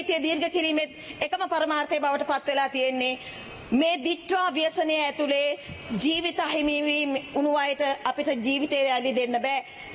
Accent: Haldummulla, Uva Province, Sri Lanka; born there; මම ඉපදිච්ච ගම බදුල්ල දිස්ත්‍රික්කයේ හල්දුම්මුල ප්‍රාදේශීය ලේකම් කොට්ටාචේ කැලිපනාවල කොටස කියන්නේ ගම

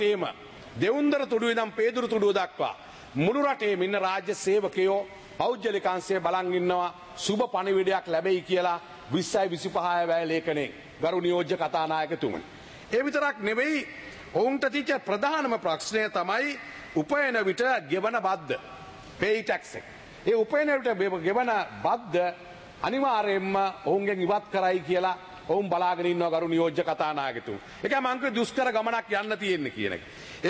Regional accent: Beruwala, Western Province, Sri Lanka; born there; මම කළුතර දිස්ත්‍රික්කයේ බේරුවල ඉපදිච්ච කෙනෙක්, මුස්ලිම් ජනතාව එක්ක ඉන්න කෙනෙක්.

